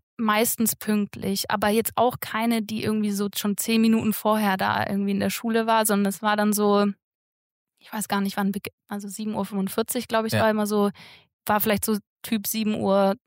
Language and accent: German; Böblingen, Baden-Württemberg, Germany; Ich komme aus Böblingen, bin da aufgewachsen.